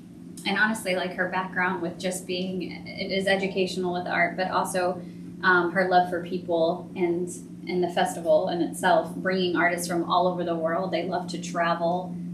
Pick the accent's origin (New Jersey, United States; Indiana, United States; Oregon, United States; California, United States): Indiana, United States; I was born and raised here in Hamilton County, and I moved away for a little while after college, came back